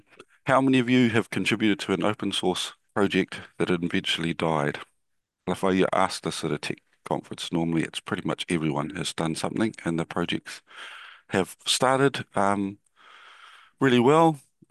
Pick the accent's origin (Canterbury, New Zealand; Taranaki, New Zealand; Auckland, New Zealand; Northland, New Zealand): Northland, New Zealand; now in Wellington, New Zealand; I am from Aotearoa, New Zealand. I was born in the far north and I live in the capital city, Wellington, and now.